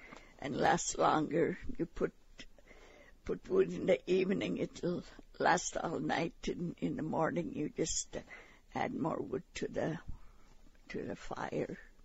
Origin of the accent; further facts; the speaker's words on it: Kalskag, Alaska, United States; also born or lived in Aniak; I'm originally from Kalskeg. I was born there. Mostly lived up here in Aniak.